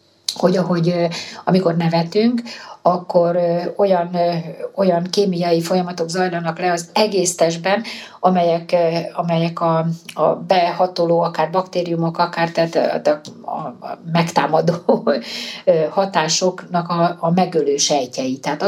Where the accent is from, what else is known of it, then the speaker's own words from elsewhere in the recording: Pécs, Baranya, Hungary; hát én pécsi származású vagyok, és ott közelünkben van ugye Mohács, ott van a busójárás